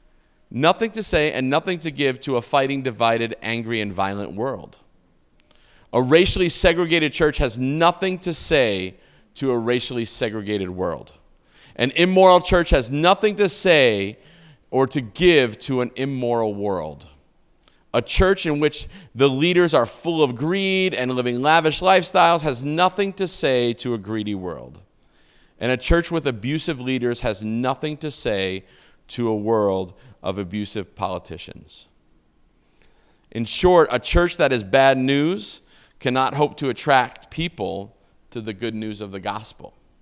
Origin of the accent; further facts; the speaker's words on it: Brooklyn, New York, United States; also born or lived in Portland, Maine / New Hampshire / Boston; And so I grew up in Brooklyn, New York, and then we moved to Portland, Maine, and Nashville, New Hampshire, and then Boston, Massachusetts.